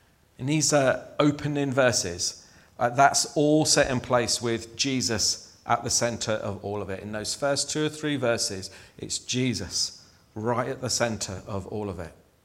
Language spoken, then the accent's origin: English; Chesham, South East England, United Kingdom; At the church I grew up in Chesham in Buckinghamshire